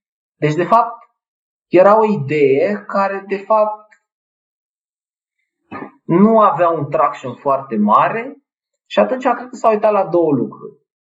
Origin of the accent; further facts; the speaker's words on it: Târgu Jiu, Gorj County, Romania; now in Iași, Romania; că eu deloc nu sunt de aici din Iași, sunt din Târgu Jiu și cred că dacă ne uităm așa pe hartă, e cel mai departe, la 700 de kilometri.